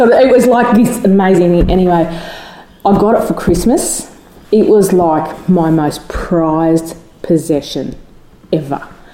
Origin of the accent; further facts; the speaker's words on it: Canamble, New South Wales, Australia; I wasn't born in Canamble, I was born in Sydney, but I was raised from a baby in Canamble.